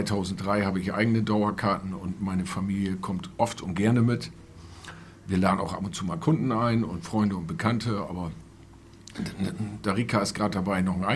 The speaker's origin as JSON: {"language": "German", "town": "Großenkneten", "region": "Lower Saxony", "country": "Germany", "tie": "born or raised there", "said": "das ist mein Heimatdorf, wo ich herkomme."}